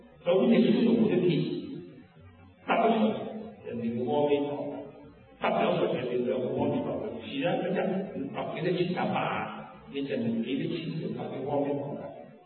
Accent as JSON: {"language": "Cantonese", "country": "Hong Kong", "said": "好似香港打香港，我係香港人。"}